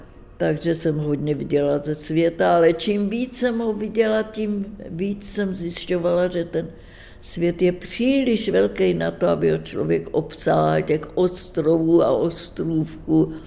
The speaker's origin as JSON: {"language": "Czech", "region": "Prague", "country": "Czechia", "tie": "born there", "said": "Že jsem se narodila v Praze, že je mě 95 roku"}